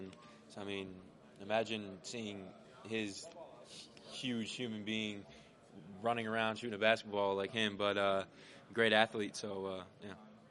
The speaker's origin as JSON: {"language": "English", "region": "New Jersey", "country": "United States", "tie": "born or raised there", "said": "You know, growing up in New Jersey, South Jersey, down by the beach, it's, you know, it's honestly made me who I am."}